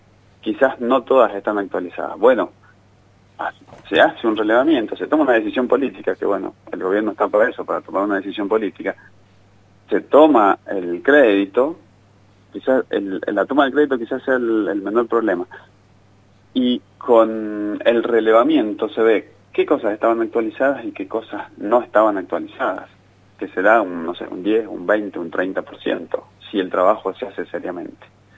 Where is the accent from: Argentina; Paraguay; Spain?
Argentina; Lavalle, Mendoza; yo soy de La Valle, en La Valle ha pasado